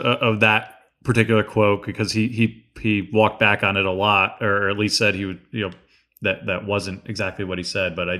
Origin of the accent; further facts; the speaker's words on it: New York, United States; I grew up in New York, I went to Penn State